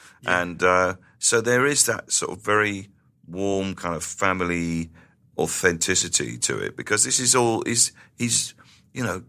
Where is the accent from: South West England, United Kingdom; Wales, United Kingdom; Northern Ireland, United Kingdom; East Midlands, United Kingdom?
South West England, United Kingdom; And when I first came to London was the year before, 1984. And I was just kind of like a teenager from the sticks, you know. I grew up in the West Country.